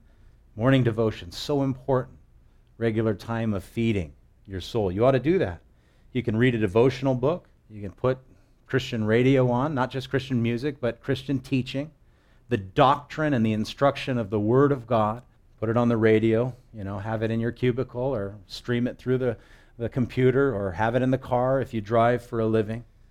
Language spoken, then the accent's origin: English; Wahiawa, Hawaii, United States; born there; I was born in Wahiwawa Hospital, 8:38 p.m., 1971, November 26th.